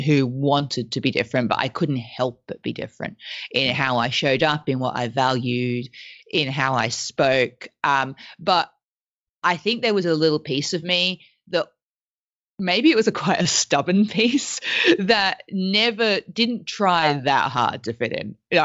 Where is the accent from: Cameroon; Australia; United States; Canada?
Australia; first language French; English is a second language; I grew up in Australia. My mother was Mauritian, French Mauritian. Met my dad in South Africa. My dad was British. They had me in Australia and I grew up speaking French.